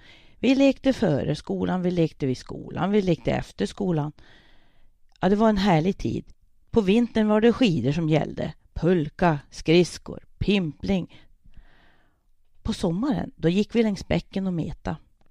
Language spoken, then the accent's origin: Swedish; Saxnäs, Västerbotten County, Sweden; Jag är same. Född och uppvuxen i Saxnäs Marsfjäll. Född det berömda året med bland annat Ingmar Stenmark, Björn Borg, Thomas Wassberg, Linda Haglund, Frank Andersson.